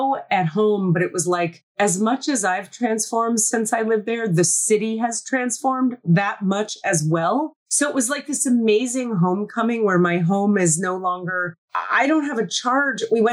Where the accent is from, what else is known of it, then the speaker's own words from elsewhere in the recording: Miami, Florida, United States; And I was like, yeah, I grew up in Miami. What are you talking about?